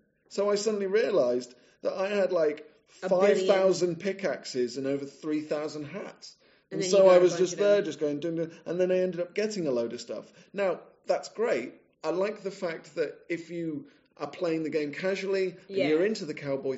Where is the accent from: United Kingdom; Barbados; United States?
United Kingdom; England; And she's got that southern drawl, which as an Englishman I find irresistible.